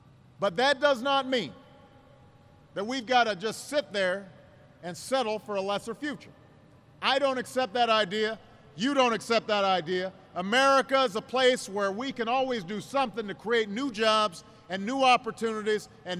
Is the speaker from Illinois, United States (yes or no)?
yes; Chicago, Illinois, United States; I have to mention that just because I'm from Chicago, so I've got to give a few extra props there.